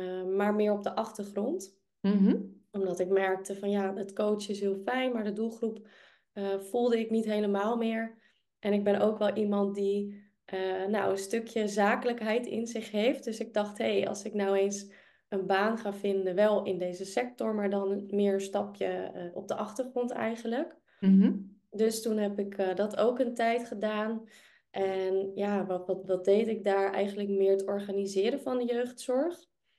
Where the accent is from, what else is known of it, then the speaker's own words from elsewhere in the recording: North Holland, Netherlands; accent: West Frisian; now in Amsterdam, Netherlands; de naam heb je al genoemd. Ik ben 32 jaar en ik woon in Amsterdam. Ik kom er niet vandaan, dat hoor je soms ook wel aan mijn accent. Ik kom uit het West-Friese en Noord-Holland.